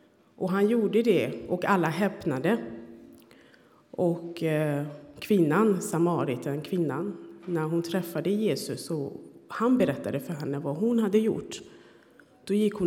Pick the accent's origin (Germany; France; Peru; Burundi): Burundi; now in Sweden; jag kom från Burundi. Och jag kom som flykting för att det råder krig i mitt land. Det började ungefär när jag var 7-8 år.